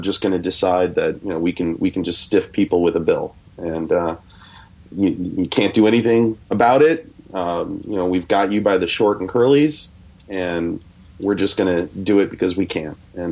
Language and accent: English; Chicago, Illinois, United States; I'm from Chicago, and Chicago's a place where, you know, anything is possible if the envelope is thick enough.